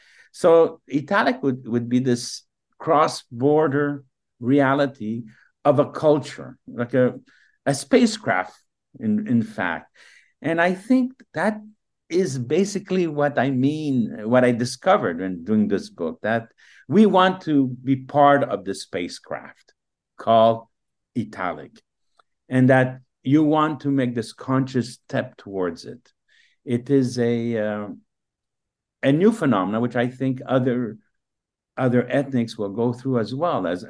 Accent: New Jersey, United States; Sure, I'm from New Jersey, but that is an accident.

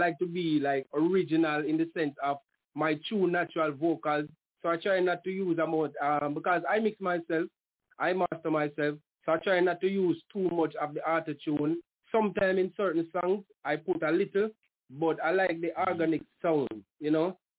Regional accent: Jamaica; we're from Jamaica, you know, and it is a diverse culture.

